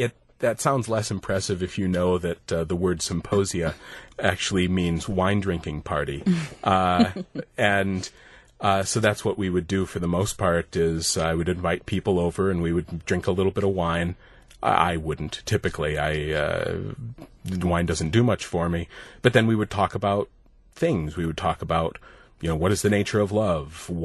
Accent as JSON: {"language": "English", "town": "Stevens Point", "region": "Wisconsin", "country": "United States", "tie": "born or raised there", "said": "I'll probably be doing one in Stevens Point fairly soon too. It's my hometown."}